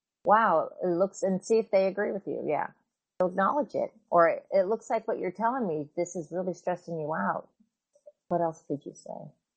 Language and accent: English; Washington, United States; I grew up in the Arab community here in the state of Washington